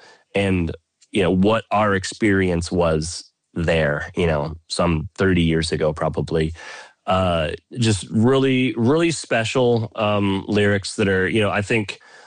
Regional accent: Oklahoma, United States; We grew up in Oklahoma. We didn't come from a scene.

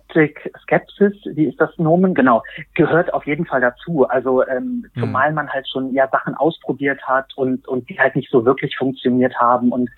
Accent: Berlin, Germany; ich bin 43 Jahre alt, bin aus Berlin.

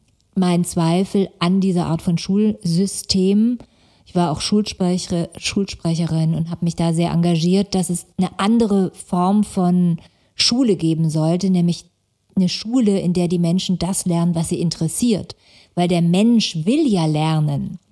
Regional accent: Stuttgart, Baden-Württemberg, Germany; also born or lived in Karlsruhe; Und dann in Stuttgart groß geworden, im Schwabenländle, ja, als Nicht-Schwäbin und mit dem Vater, der Kommunist war.

